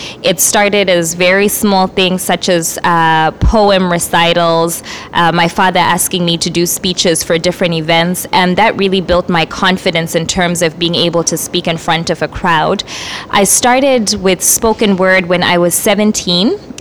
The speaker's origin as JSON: {"language": "English", "country": "Zimbabwe", "said": "I am from Zimbabwe. Zimbabwe is a country that is in the southern part of Africa."}